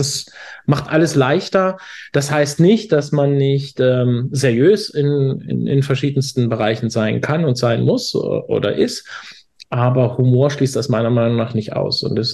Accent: Thuringia, Germany; Aber ja, wenn man sagt, okay, wir sind Thüringer und wir haben halt nicht nur Bratwurst und Klöße, ja, sondern wir haben hier eine nachhaltige, wunderschöne Architektur

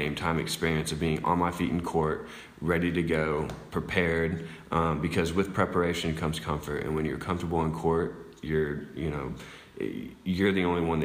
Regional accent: Kansas City, Missouri, United States; So I'm from Kansas City, Missouri. I grew up there.

